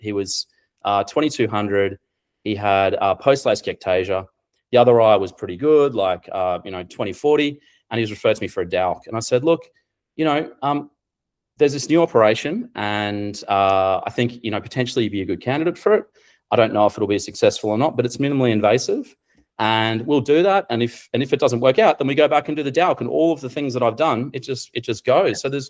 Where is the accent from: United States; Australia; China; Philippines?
Australia; hey, Susan … from Australia.